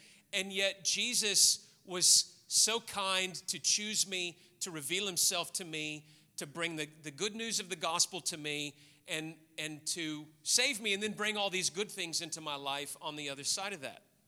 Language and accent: English; the South, United States; The racist culture that I grew up in the South